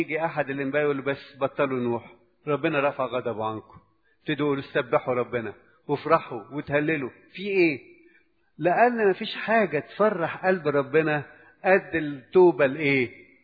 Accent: Egypt; زي ما تعودنا كمصريين أو كشرقيين

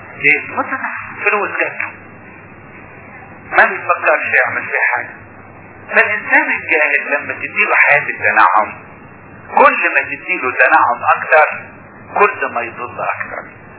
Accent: Asyut, Asyut Governorate, Egypt; عندنا في اسيوط

